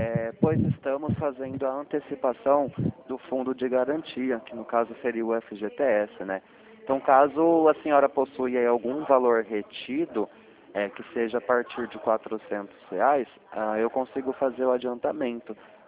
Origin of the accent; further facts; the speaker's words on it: Limeira, São Paulo, Brazil; Eu sou aqui de Limeira, São Paulo.